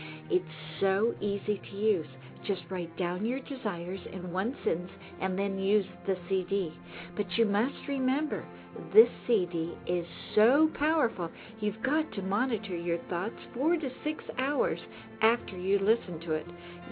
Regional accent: California, United States; from California

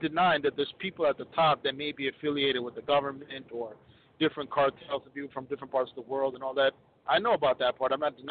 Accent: Midwest, United States; like I'm from the Midwest, right? So I have family in Chicago.

